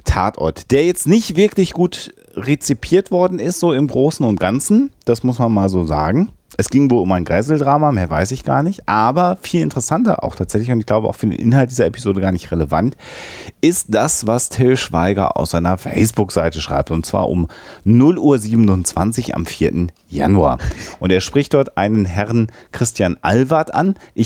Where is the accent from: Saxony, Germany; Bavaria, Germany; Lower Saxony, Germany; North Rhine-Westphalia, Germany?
North Rhine-Westphalia, Germany; Münster; now in Hamburg, Germany; ich komme aus Münster. Ah. Da habe ich immer mit großer Freude den Münster-Tatort geschaut. Jetzt bin ich in Hamburg.